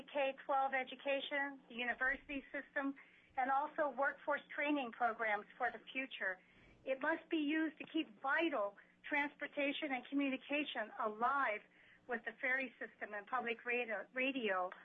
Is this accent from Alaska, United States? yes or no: yes; Wrangell, Alaska, United States; Madam Chair and Judiciary Committee … from Wrangell.